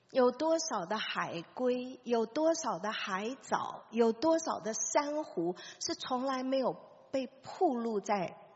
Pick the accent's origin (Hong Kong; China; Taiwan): Taiwan; Taipei; 我这个从小在台北生长的人，第一次发现